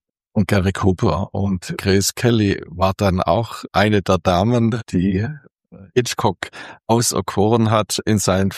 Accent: Biberach, Baden-Württemberg, Germany; Und eingeschult wurde ich 1950 in Biberach. Also da war ich 7 Jahre alt.

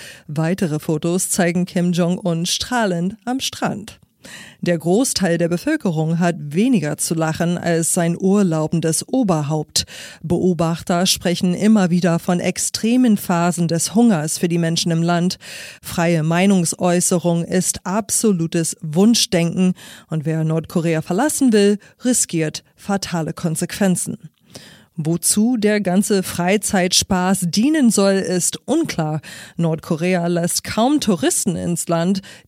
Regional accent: New York, United States; stammen die Rutschen ja aus dem mittlerweile nicht mehr existenten Wasserpark Waterslide World meiner Kindheit in Upstate New York.

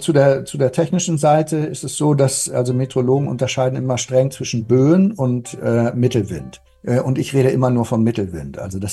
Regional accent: Germany; ich bin eben kein Norweger, ich bin Ausländer.

